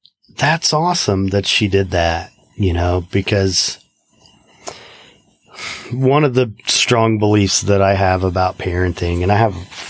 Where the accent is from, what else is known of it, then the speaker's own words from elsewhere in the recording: Indiana, United States; I grew up in Indiana, which, farms.